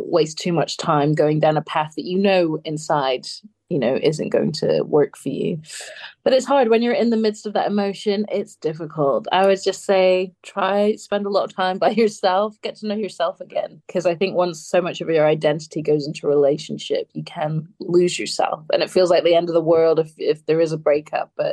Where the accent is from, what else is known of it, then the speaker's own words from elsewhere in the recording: Scotland, United Kingdom; accent: Doric; Up here, there's a, where I'm from, the dialect is called Doric.